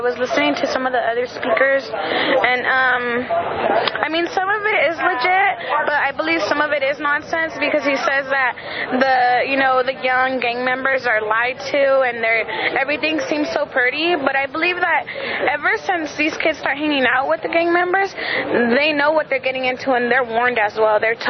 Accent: Salinas, California, United States; And I think that's just me growing up in Salinas and seeing that.

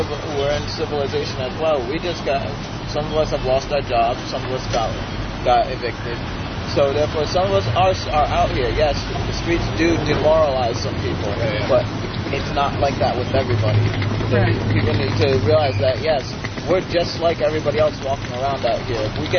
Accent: Rhode Island, United States; now in California, United States; I'm from Rhode Island. I've been on the streets about almost 7 years.

